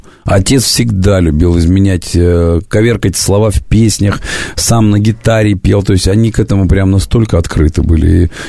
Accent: Magnitogorsk, Chelyabinsk Oblast, Russia; Магнитогорск, мой родной город, да?

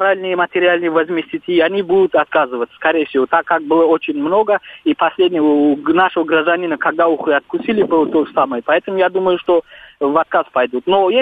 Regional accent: Tajikistan; я вот как гражданин Таджикистана, как таджик

